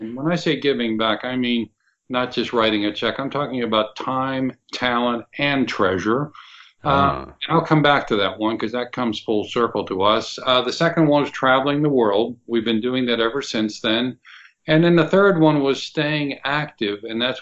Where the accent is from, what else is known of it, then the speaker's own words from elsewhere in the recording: Pittsburgh, Pennsylvania, United States; now in Tampa, United States; ultimately settled down here in Tampa because I'm from Pittsburgh, Mickey, but once I visited Tampa and saw the sunshine